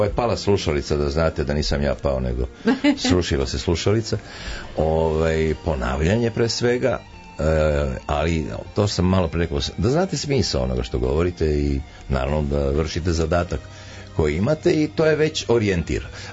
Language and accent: Serbian; Belgrade, Serbia; first language Macedonian; Prvi je moj maternji jezik koji je u sred Beograda bio makedonski. I moji tad nisu znali, su došli, ja sam rođeni Beograđanin i tako dalje, ali oni još nisu znali da li će ostati u Beogradu ili će se vratiti u Makedoniju.